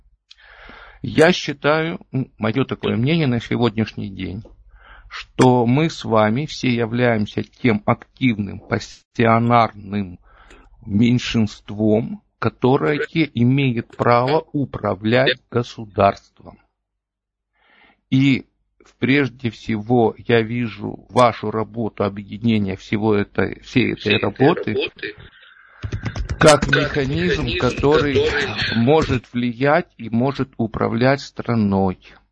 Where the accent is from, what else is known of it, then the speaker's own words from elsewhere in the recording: Kyiv, Ukraine; я из Киева.